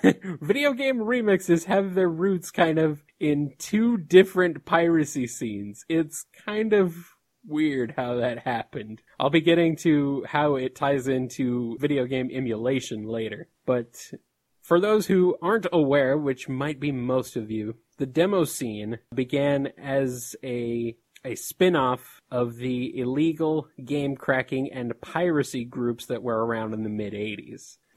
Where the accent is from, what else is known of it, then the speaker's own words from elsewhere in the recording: United States; but I'm American, so...